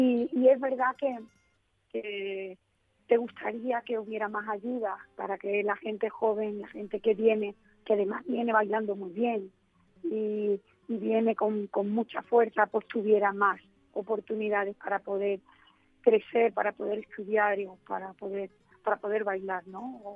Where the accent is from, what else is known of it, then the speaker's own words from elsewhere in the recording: Cádiz, Andalusia, Spain; la verdad que somos muchos gaditanos